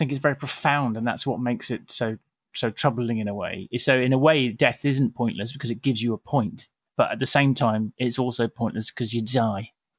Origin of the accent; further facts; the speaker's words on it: Uttoxeter, West Midlands, United Kingdom; Yeah, well, Staffordshire. I'm from a little place called Uttoxeter, actually.